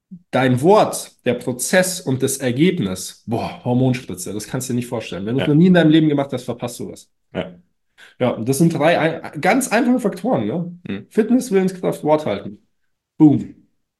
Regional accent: Munich, Bavaria, Germany; weil ich glaube, das ist noch ein echter Pfundskerl, sagt man bei uns in München.

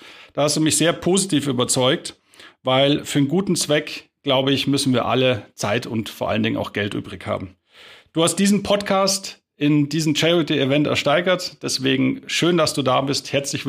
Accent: Bavaria, Germany

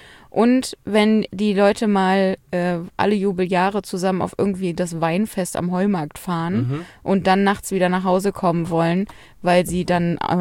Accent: Cologne, North Rhine-Westphalia, Germany; Und da haben wir sogar als Kölner noch richtig was dazugelernt.

